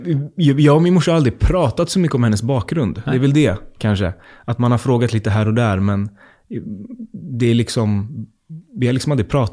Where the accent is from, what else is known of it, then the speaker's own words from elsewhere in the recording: Fittja, Stockholm County, Sweden; jag bor ganska nära där jag växte upp i Fittja.